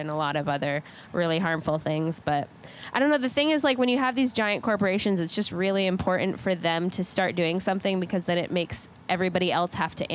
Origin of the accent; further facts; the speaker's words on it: Boston, Massachusetts, United States; And I'm from Boston, so it's like should know these things.